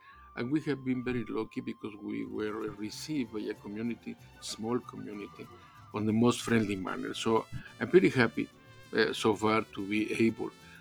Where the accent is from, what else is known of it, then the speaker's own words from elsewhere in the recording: Mexico City, Mexico; I am from Mexico City. I studied my bachelor degree in international relations in Mexico City